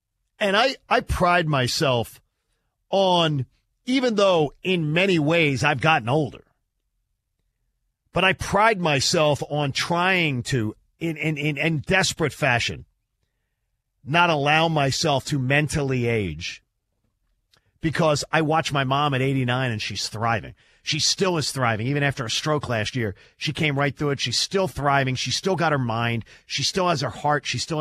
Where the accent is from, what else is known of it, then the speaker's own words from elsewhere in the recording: Atlanta, Georgia, United States; Couldn't this year with the game being in my hometown of Atlanta here.